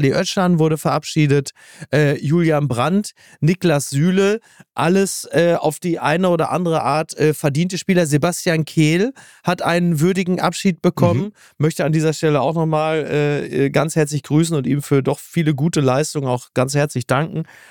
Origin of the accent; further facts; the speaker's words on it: Basel, Basel-Stadt, Switzerland; also ich sag's jetzt als Basler